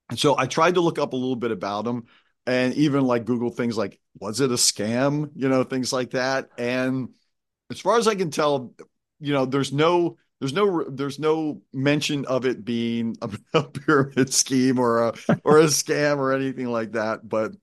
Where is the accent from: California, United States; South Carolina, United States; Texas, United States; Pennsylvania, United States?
Pennsylvania, United States; Lancaster; was born and raised in Lancaster, Pennsylvania